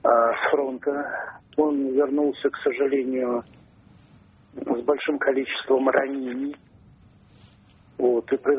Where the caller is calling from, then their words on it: Moscow, Russia; Я беспокою вас из Москвы.